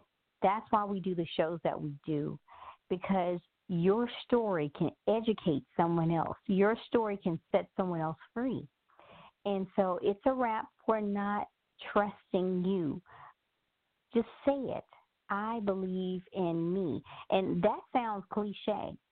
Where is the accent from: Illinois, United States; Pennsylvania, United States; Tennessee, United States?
Tennessee, United States; Memphis; I'm from Memphis, Tennessee. Yes, it's the Bible Belt